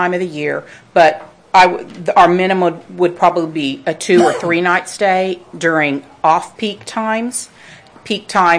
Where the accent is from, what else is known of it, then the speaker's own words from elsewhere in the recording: Broken Arrow, Oklahoma, United States; because we are from Oklahoma. It's about a 3-hour drive from our door in Broken Arrow, Oklahoma, to here